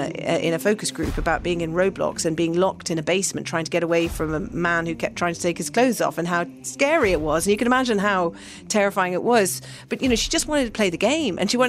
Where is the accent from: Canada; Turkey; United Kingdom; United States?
United Kingdom; Northern England; also born or lived in Scotland; now in Ireland; I was born in Scotland. I was raised in the north of England. And then I used to come here on holiday as a child because we had obviously Irish family.